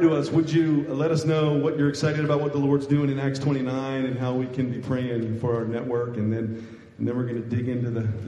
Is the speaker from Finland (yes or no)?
no; Shrewsbury, Pennsylvania, United States; he saw that I was from Shrewsbury.